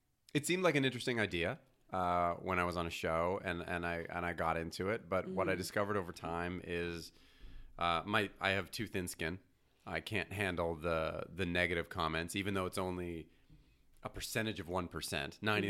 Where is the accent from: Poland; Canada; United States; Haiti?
Canada; Montreal, Quebec; what the shock was is I came from Montreal's very similar to New York in that no one has a car.